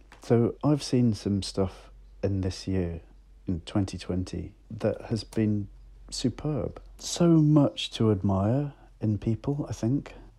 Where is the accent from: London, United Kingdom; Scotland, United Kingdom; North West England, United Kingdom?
London, United Kingdom; 2012 Olympics because it felt to me that, you know, this was the greatest show on earth and it was coming to my hometown and I wanted to write about it.